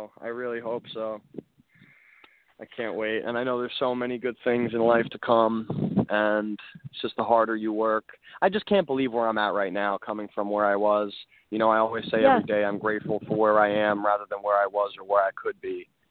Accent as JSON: {"language": "English", "country": "United States", "said": "Oh, I'm an American, Andrea, but Texas is almost its own country."}